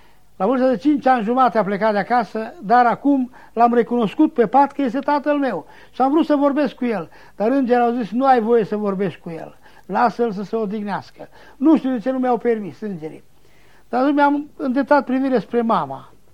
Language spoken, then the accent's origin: Romanian; Satu Mare County, Romania; La mine sunt un sfert, dacă nu mai mult, sunt unguri de un sfert în satul meu, în județul Satu Mare. De aceea am învățat ungurește de copil și mă bucur.